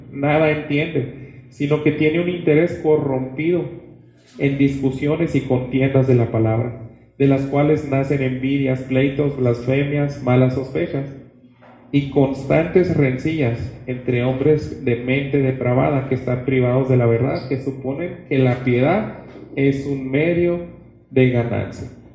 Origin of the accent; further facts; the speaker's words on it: Mexico; Tal vez nosotros como mexicanos se nos hace medio extraño esa situación literal